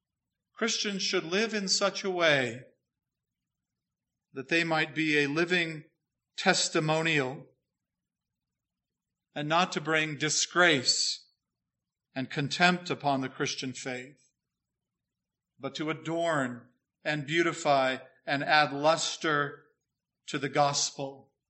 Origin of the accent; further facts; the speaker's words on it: California, United States; We're from Southern California. We know it well.